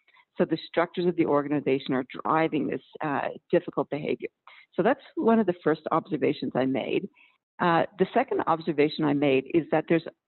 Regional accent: Canada; now in Australia; Well, I am a Canadian living down under in Australia.

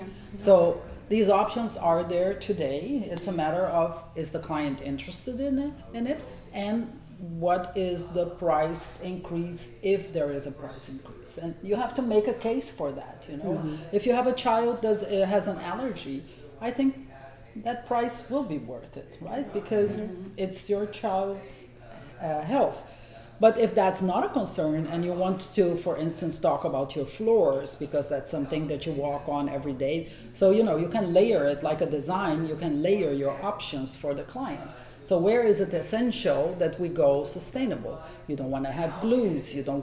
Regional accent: Brazil; English is a second language; I grew up in Brazil, right?

